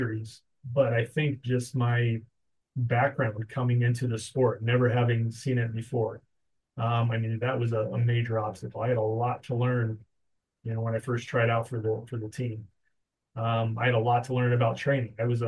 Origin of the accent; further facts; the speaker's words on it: Nebraska, United States; some people from Nebraska in my hometown and their neighboring counties, kind of learned of my story.